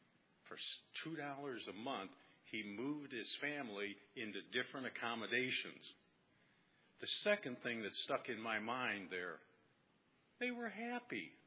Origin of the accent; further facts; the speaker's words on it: United States; You know, these kids were from Africa, and we're from the United States here.